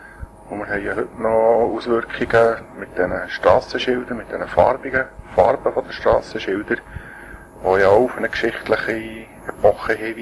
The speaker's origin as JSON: {"language": "German", "region": "Bern", "country": "Switzerland", "tie": "born or raised there", "said": "Wie gesagt, ich bin am Rand von Bern aufgewachsen und ich arbeite in der Stadt."}